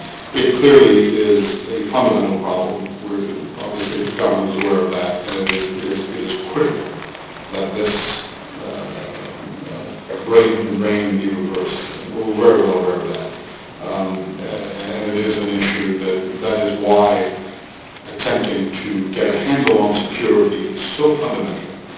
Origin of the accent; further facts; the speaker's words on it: Baghdad, Baghdad Governorate, Iraq; But then again, I'm from Baghdad, so I would say that.